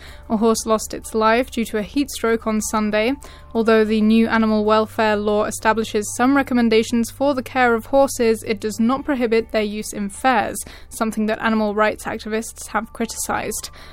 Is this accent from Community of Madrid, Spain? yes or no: yes; Madrid, Community of Madrid, Spain; I come from Madrid and it's always beautiful to come back here.